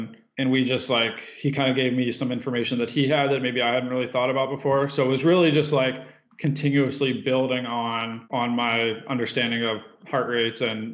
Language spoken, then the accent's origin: English; Pittsburgh, Pennsylvania, United States; I grew up in Pittsburgh and played hockey myself, so Jaromir Jagr was my favorite player.